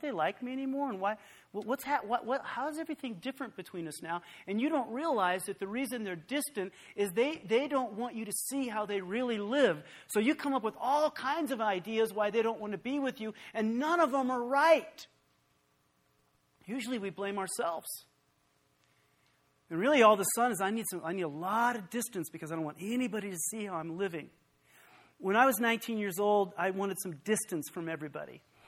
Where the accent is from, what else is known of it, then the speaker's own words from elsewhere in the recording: Nevada, United States; because I'm from Nevada. So by the time, like, pot gets to Nevada, it's like a bale of straw hay.